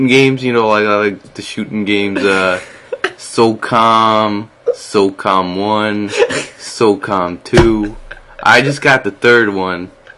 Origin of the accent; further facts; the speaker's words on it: Boston, Massachusetts, United States; accent: Boston; No, seriously, I have a weird accent. I'm from Boston.